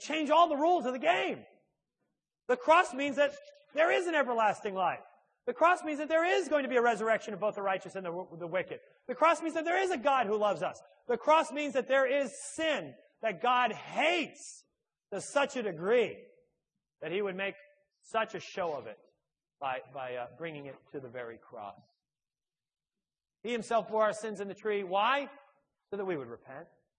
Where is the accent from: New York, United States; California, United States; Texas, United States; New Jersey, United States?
New York, United States; I come from the New York area in the States.